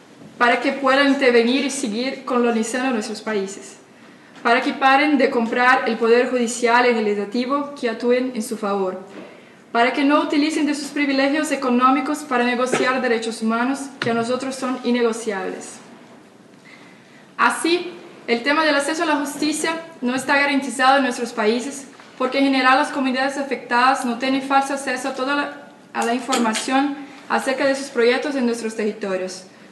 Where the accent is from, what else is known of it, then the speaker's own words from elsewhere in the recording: Brazil; Yo vengo de Brasil